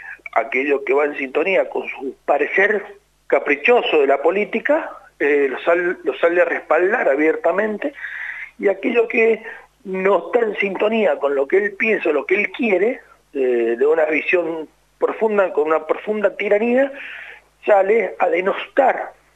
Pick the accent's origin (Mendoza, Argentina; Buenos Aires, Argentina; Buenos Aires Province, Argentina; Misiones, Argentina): Mendoza, Argentina; Lo peor que nos puede pasar como mendocinos, una provincia que se ha caracterizado por el respeto a las instituciones, la división de poderes, es hacer de este maltrato una habitualidad.